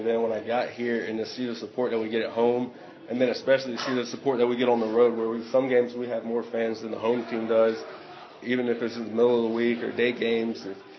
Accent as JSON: {"language": "English", "region": "South Carolina", "country": "United States", "lives_now": "Tennessee, United States", "said": "I'm from South Carolina. I live in Tennessee now."}